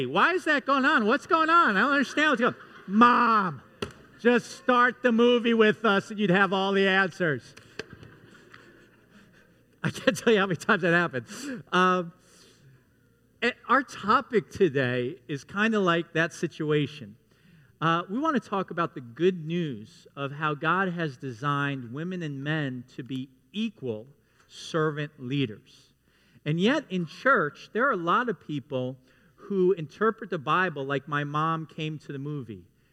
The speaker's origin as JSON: {"language": "English", "region": "New York", "country": "United States", "tie": "born or raised there", "said": "I'm the oldest of five, and we grew up in New York, and we didn't have a lot of money"}